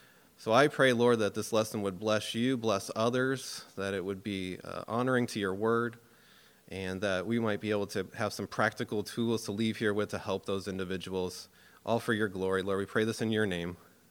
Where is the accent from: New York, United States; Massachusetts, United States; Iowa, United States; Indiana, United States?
Massachusetts, United States; Springfield; I'm from Western Massachusetts, Springfield area.